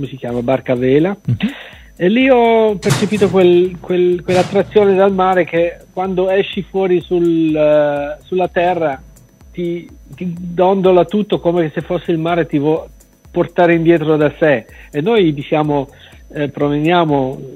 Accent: Zurich, Switzerland; born there; Io sono nato a Zurigo, ho le origini lucane

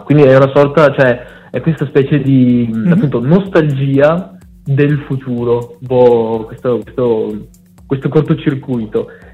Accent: Veneto, Italy; Noi siamo dell'Alto Vicentino

